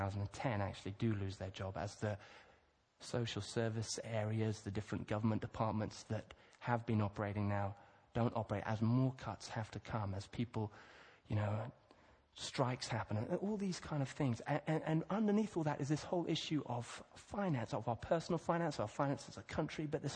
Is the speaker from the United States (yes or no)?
no; Kenya; I grew up in Kenya. I used to love a place in the Rift Valley where you could just see this big, huge, massive expanse